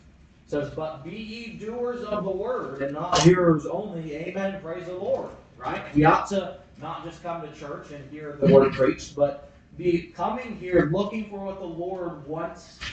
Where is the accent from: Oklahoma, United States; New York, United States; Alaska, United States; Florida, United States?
Oklahoma, United States; Oklahoma City; But I was born in Oklahoma City, so I'm an Okie, amen. In fact, I was born in Baptist Hospital. I'm more expressive, so I am legit, okay? And but raised in church